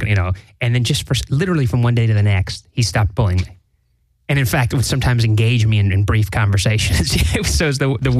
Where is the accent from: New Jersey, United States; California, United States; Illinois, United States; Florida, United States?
Florida, United States; I grew up in South Florida.